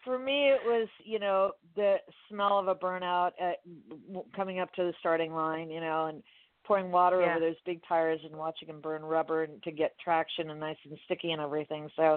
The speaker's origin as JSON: {"language": "English", "town": "Miami", "region": "Florida", "country": "United States", "tie": "born or raised there", "said": "I grew up in Miami, so there's, you know, it's a race"}